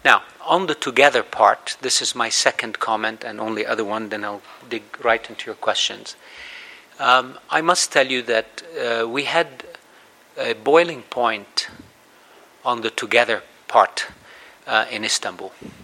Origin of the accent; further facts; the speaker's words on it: Los Angeles, California, United States; Good morning to all of you, to my hometown. It's good to be home. It's my first ICANN meeting where I get to go sleep in my bed, and it feels very good, really. It's very special. It's not always cloudy